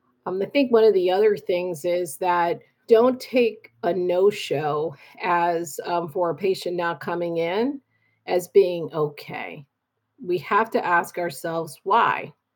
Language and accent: English; Baltimore, Maryland, United States; I am actually from Baltimore, born and raised.